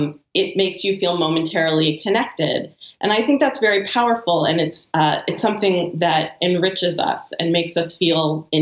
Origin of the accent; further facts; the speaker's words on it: United States; And, you know, I'm American, so I just stick out my hand